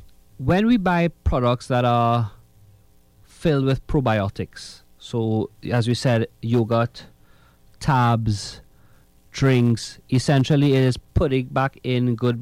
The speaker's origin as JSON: {"language": "English", "country": "Trinidad & Tobago", "said": "as a Trinidadian, a lot of us, we weren't exposed to this before"}